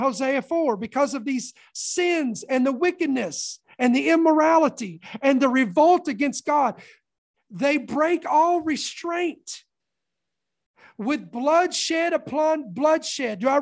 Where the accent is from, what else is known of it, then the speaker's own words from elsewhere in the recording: United States; I'm speaking to Americans today because I'm American.